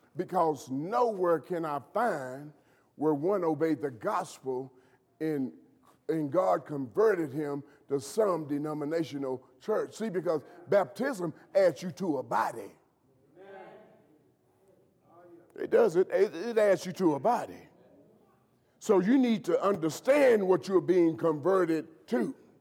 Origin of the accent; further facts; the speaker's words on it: Missouri, United States; that wasn't going to fly with me because I'm from Missouri.